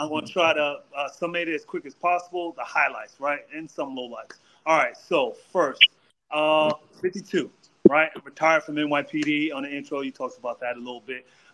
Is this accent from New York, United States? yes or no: yes; Queens, New York, United States; Listen, I actually grew up a full-time New Yorker, right? So first part of my life, Queens, right? Shout out to Queens.